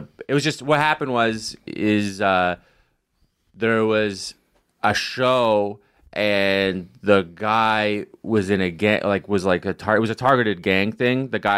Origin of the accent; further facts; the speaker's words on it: Canada; now in United States; I don't tell my parents, I'm from Canada, and my mom is like always like texting me like, America's a crazy place.